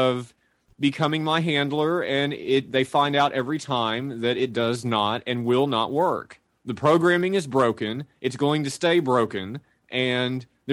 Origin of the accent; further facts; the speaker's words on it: Texas, United States; because I grew up in Texas where weed was very, very naughty and still is.